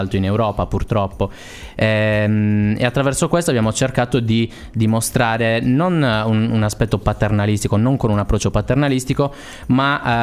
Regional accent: Sardinia, Italy; È anche una realtà però comune a molti di noi in quanto sardi.

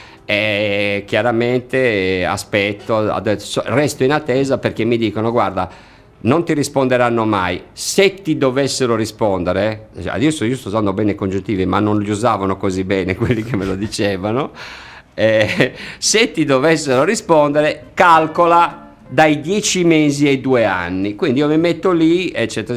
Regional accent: Jerzu, Sardinia, Italy; Di Ierzo, sì, il cuore dell'Ogliastra. Paese quasi sconosciuto al mondo per il suo cannonau, insomma, lo conoscono tutti.

